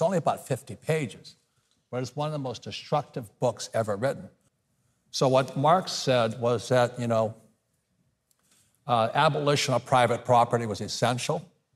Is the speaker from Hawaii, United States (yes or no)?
yes; Hawaii, United States; You know, Obama is from Hawaii. I'm from Hawaii.